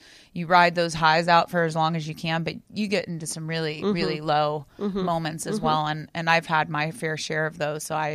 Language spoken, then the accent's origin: English; Florida, United States; And growing up in Florida, I had been to Gainesville to watch the football games